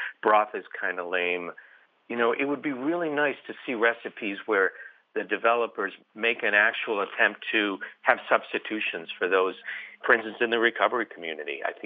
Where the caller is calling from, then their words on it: Rochester, New York, United States; Rochester, New York.